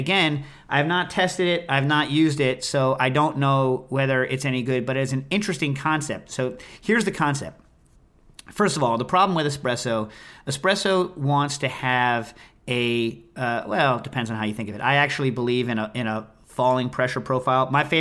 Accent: United States; I'm an American.

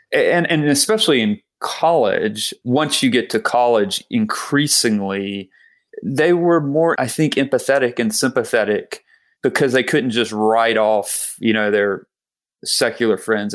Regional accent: Georgia, United States; So I said, okay, I grew up in South Georgia.

